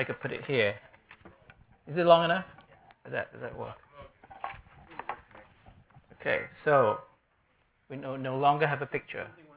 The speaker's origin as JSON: {"language": "English", "country": "Hong Kong", "tie": "born there", "said": "I was born in 1959 in Hong Kong."}